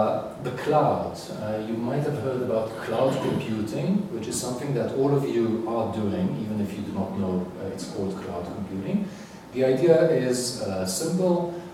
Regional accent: Jerusalem, Jerusalem District, Israel; Google just last week started taking photography in my home country, in Jerusalem in this case.

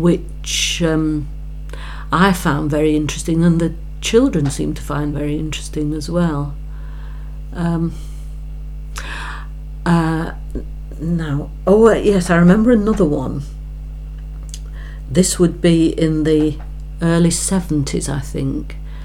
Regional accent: England, United Kingdom; although I can feel quite French, I'm also very British. I'm very English.

